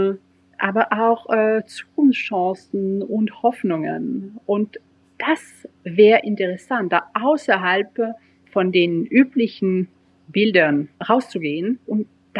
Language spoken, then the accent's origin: German; Switzerland; wenn ich mit Menschen in einem kleinen Dorf im Jura rede, wo ich herkomme, wo ein Teil meiner Familie noch lebt